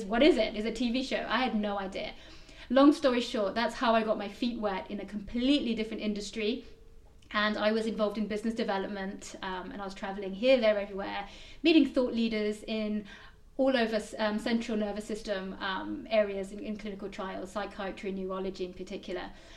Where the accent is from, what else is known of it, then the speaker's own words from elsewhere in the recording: London, United Kingdom; I'm from London originally. The accent will give it away if you haven't realized already. Born and brought up Londoner. My parents are actually of Assamese origin, so I was brought up very much with Assamese values, but living as a British citizen in the UK.